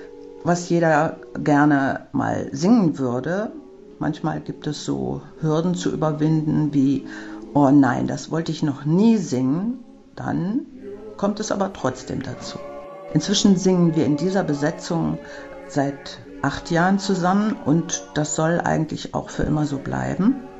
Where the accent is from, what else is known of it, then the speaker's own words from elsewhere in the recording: Bergisch Gladbach, North Rhine-Westphalia, Germany; Wir kommen nicht nur aus Bergisch Gladbach, sondern wir kommen sogar aus dem Ortsteil Refrath.